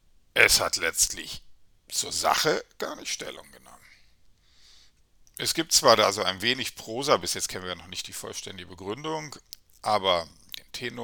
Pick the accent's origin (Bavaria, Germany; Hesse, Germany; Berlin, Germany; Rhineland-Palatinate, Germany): Berlin, Germany; natürlich freue ich mich auch über das Urteil, auch als Berliner und vor allem als Berliner.